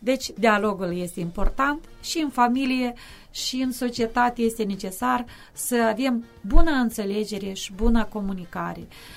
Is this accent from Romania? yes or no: no; Selemet, Cimișlia District, Moldova; îmi iubesc foarte mult satul meu de Baștină, Selimet, îmi iubesc oamenii de la țară